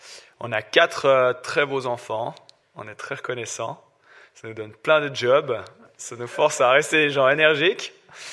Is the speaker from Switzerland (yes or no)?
yes; Aigle, Vaud, Switzerland; now in Moudon, Switzerland; Je viens en fait de la région du Chablais. J'ai grandi là-bas à Aigle.